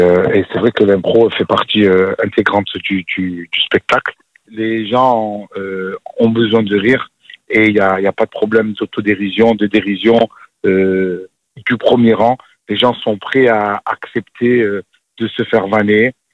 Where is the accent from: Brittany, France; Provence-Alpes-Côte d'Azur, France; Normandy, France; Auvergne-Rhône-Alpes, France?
Provence-Alpes-Côte d'Azur, France; Marseille; Je viens d'un quartier où on se chambre pas mal. Donc je viens de Marseille et c'est une arme de défense.